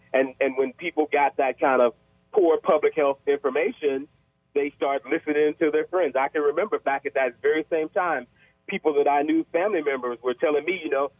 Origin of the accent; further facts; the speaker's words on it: Arkansas, United States; now in Maryland, United States; I can speak about Arkansas because I'm from Arkansas, though I currently live in Maryland.